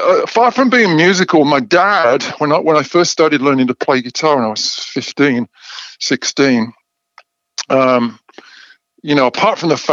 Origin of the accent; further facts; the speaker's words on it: Birmingham, West Midlands, United Kingdom; Yeah, I'm from Birmingham. Yeah, I mean, I've maybe got a vestige of the accent